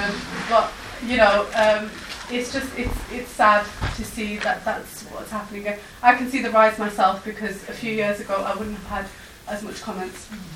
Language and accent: English; United Kingdom; first language English; I've lived in this country my whole life, I've been born and bred here, I have the passport, I speak the language, it's actually my first language, I've studied here, I work here